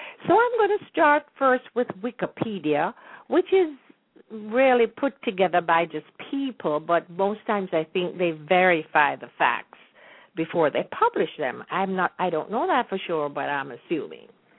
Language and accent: English; Jamaica; because I am from Jamaica, number one, I know every other Jamaican.